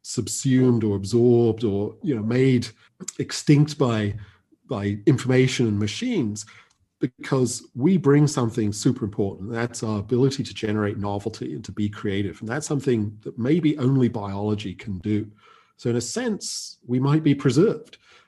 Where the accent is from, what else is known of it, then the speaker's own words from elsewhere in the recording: England, United Kingdom; I was born in England. Actually, my father is American. My mother is British. I grew up in England, and both my parents were art historians, academics.